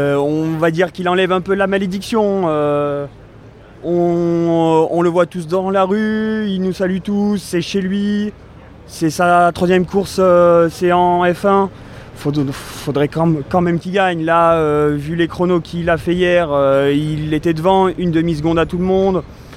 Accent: Monaco; je suis natif de Monaco.

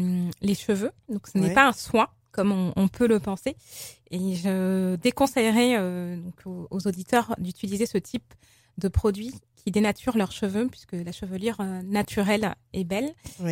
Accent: Pessac, Nouvelle-Aquitaine, France; also born or lived in Paris; j'ai 38 ans, je suis bordelaise d'origine ivoirienne. J'ai grandi donc à Bordeaux-Pessac. D'accord. Et j'ai vécu plusieurs années à Paris. Et je suis rentrée il y a 3 ans grâce à la crise sanitaire à Bordeaux.

